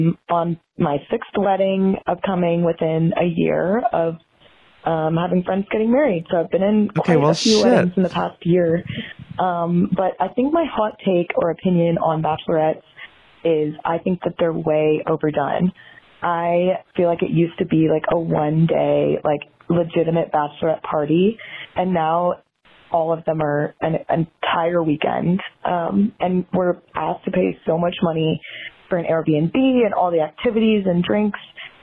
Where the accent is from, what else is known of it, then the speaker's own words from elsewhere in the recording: Austin, Texas, United States; I'm from Austin, Texas.